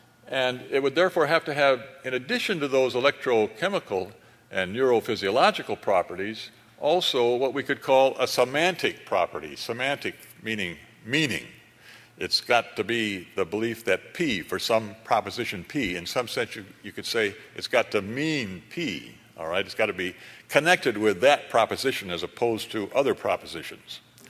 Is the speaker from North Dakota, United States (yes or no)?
yes; Jamestown, North Dakota, United States; Louis L'Amour is also from my hometown of Jamestown, North Dakota, where today it was, I believe, 42 below zero.